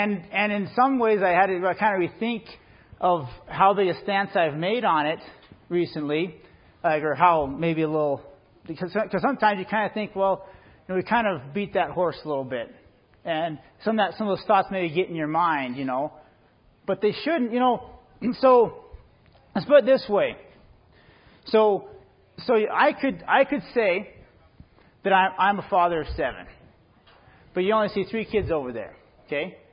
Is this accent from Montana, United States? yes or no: yes; Missoula, Montana, United States; If you do, I'm from Missoula.